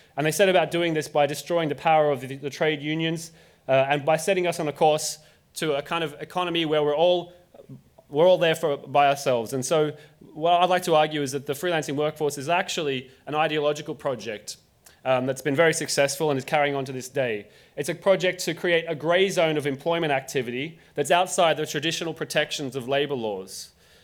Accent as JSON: {"language": "English", "country": "Australia", "lives_now": "Berlin, Germany", "said": "I come from Australia, but I live in Berlin. Ich kann auch Deutsch reden"}